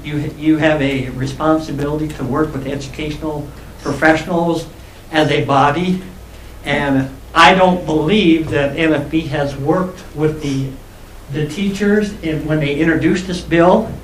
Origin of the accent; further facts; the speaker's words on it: Omaha, Nebraska, United States; Okay, hello, this is … I'm from Omaha.